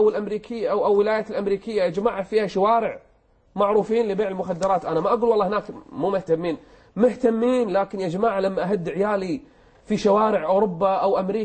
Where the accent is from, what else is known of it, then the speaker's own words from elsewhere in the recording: Kuwait; خاصه عندكم هنا في قطر مثل ما كانت عندنا في الكويت